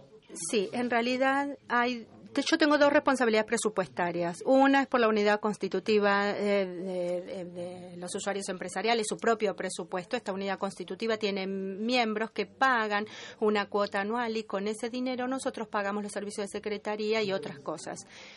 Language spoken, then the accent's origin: Spanish; Argentina; Esto es para recordarles que yo soy de Argentina.